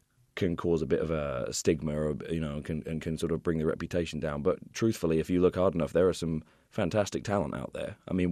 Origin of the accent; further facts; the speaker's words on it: United Kingdom; now in United States; I'm just as proud of sort of being a kind of, you know, adopted American as I am as being British.